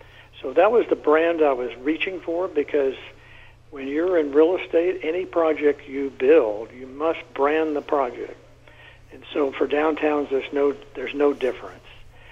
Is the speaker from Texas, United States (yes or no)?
yes; Houston, Texas, United States; moved away as an adult; now in Florida, United States; went right into redevelopment in Houston, Texas, my hometown, and then migrated to Florida